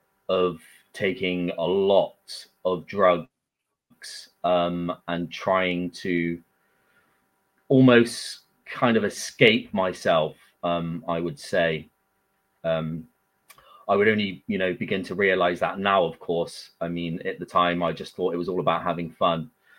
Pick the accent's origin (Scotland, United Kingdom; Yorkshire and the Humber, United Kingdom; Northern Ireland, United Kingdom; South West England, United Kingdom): South West England, United Kingdom; Weston-super-Mare; I grew up in Western Supermare. Living on a council estate called Milton Brow